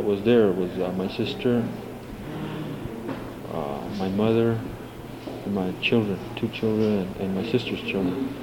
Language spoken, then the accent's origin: English; Basin, South Dakota, United States; I'm from Basin, South Dakota. I'm also a tribal representative.